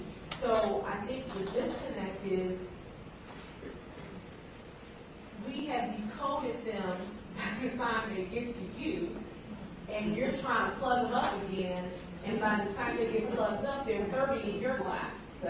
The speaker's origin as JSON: {"language": "English", "town": "Chicago", "region": "Illinois", "country": "United States", "said": "I'm from Chicago as well"}